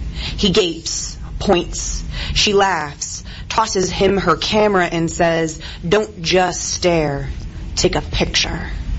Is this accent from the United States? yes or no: yes; Midland, Texas, United States; The manuscript is a queer coming of age set in my West Texas hometown. I'm from Midland, Texas